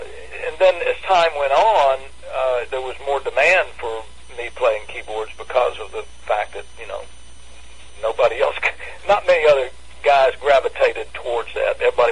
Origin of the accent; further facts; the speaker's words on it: Tuscaloosa, Alabama, United States; Well, I grew up in Tuscaloosa, Alabama, and I learned to play the piano from listening to my mother.